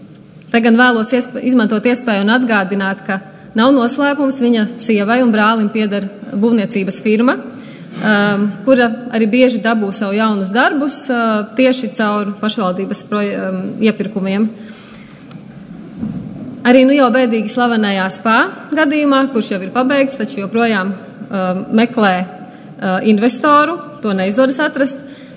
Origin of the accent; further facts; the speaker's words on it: Rēzekne, Latgale, Latvia; Kolēģi un kolēģis, es esmu no Rēzeknes